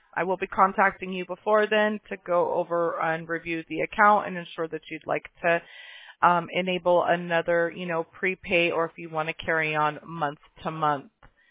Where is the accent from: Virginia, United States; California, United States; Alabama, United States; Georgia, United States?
Alabama, United States; Mobile; born there; I was born in Alabama, too, in Mobile.